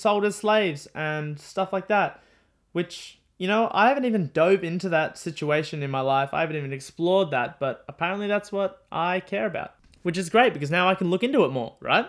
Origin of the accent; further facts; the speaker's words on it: Australia; Okay, I'm Aussie, I'm Australian, so obviously bear with me.